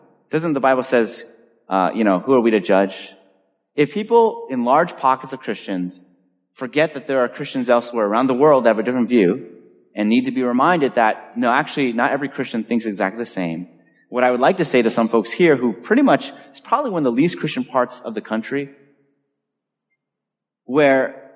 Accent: California, United States; I grew up in California.

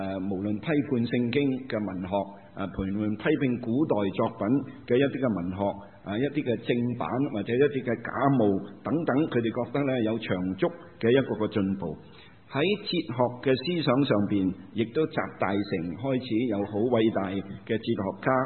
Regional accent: Guangdong, China; 我们广东人叫做咸丰年

